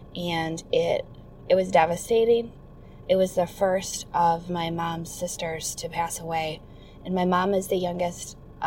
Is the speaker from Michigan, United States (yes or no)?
yes; Michigan, United States; I'm from Michigan. I am 26 years old